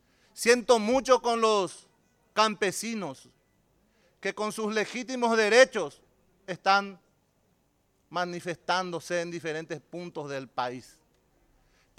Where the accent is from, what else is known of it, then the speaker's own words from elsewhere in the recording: Paraguay; somos muchísimos paraguayos los que hoy en día estamos mejores